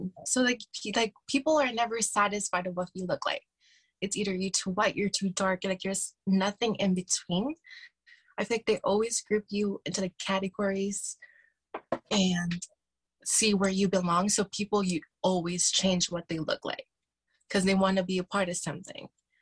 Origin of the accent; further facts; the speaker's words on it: Philippines; now in Canada; Growing up being Filipina, the beauty standard in the Philippines is actually a lot similar here in Canada